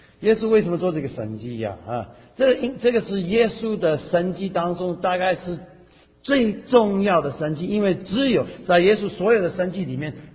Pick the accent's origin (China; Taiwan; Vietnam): Taiwan; 我是台湾人啊。